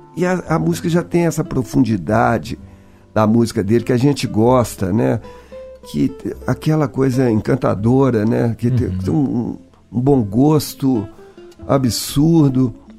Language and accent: Portuguese; Belo Horizonte, Minas Gerais, Brazil; Eu falei, sou do Brasil, do Rio. Não, de Belo Horizonte.